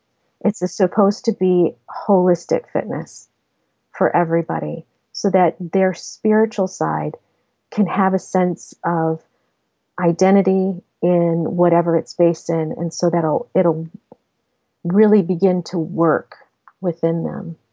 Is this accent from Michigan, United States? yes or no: yes; Flint, Michigan, United States; now in Detroit, United States; Actually, I come from Flint. And I was born in Flint and raised there. And I made it down to Detroit because I needed to work.